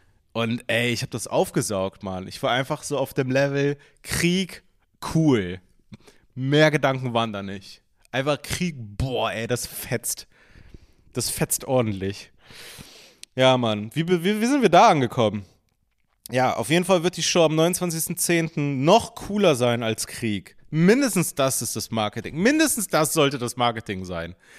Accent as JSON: {"language": "German", "region": "Berlin", "country": "Germany", "said": "ich komme aus Berlin, ne?"}